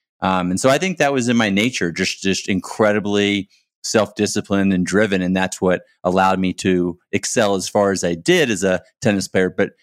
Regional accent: Texas, United States; You know, I grew up in Texas, and you know, I think anyone who grows up in Texas that leaves

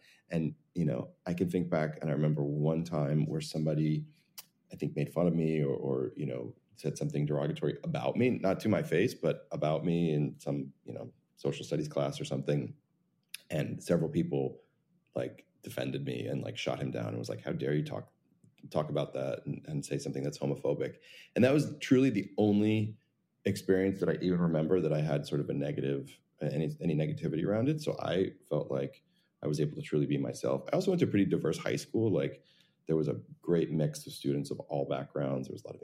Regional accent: New Jersey, United States; So I grew up in New Jersey and I have one older brother who's exactly 3 years older than me.

